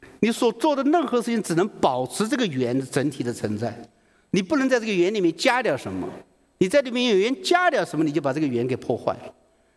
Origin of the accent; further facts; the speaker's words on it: China; 我们中国人